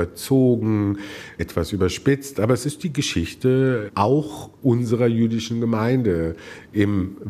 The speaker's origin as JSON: {"language": "German", "town": "Frankfurt", "region": "Hesse", "country": "Germany", "tie": "born or raised there", "said": "Frankfurt ist meine Heimat und umso mehr freue ich mich dann immer darauf, dass Frankfurt auch in einer Serie, im Fernsehen, im Film irgendwie eine Rolle spielt."}